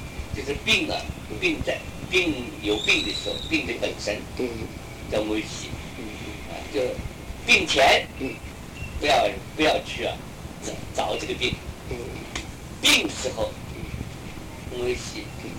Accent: China; 这个就观望，我们中国人叫望闻

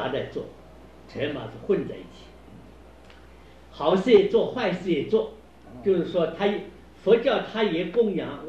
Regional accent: Tibet, China; 但是依照我们西藏人大家所传说的

